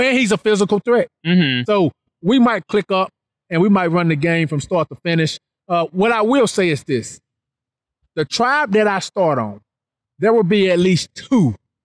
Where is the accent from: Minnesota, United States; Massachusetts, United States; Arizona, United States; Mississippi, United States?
Mississippi, United States; Listen, I'm from Mississippi. Small town. I'm here to work.